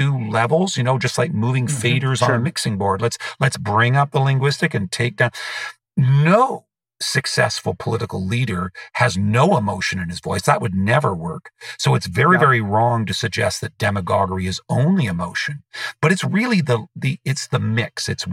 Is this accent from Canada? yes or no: yes; Canada; I am a Canadian